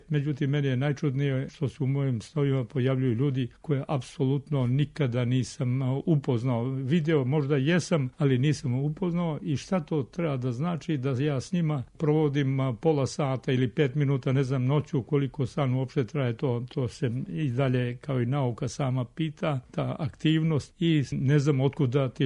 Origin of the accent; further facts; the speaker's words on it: Rožaje, Rožaje Municipality, Montenegro; U Rožemu, u mom zavičaju, tamo moja braća imaju neku štamparsku mašinu za obrasce